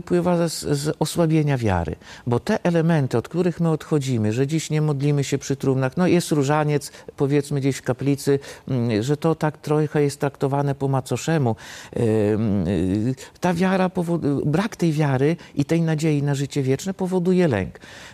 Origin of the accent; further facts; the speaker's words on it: Masovian Voivodeship, Poland; Ja się wychowywałem za siedlcami u dziadków na wiosce